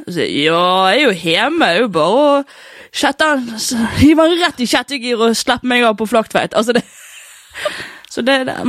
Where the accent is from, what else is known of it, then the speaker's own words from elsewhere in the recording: Bergen, Vestland, Norway; sånn ekte 12 minutter der jeg har vokst opp I Bergen